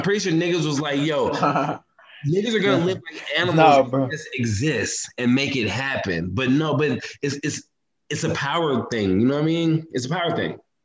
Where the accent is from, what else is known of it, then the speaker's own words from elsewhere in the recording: Austin, Texas, United States; No, I am from Austin, Texas.